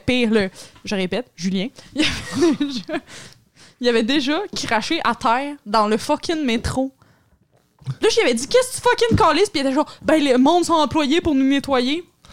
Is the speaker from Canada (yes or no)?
yes; Montreal, Quebec, Canada; végétarienne chez nous à Montréal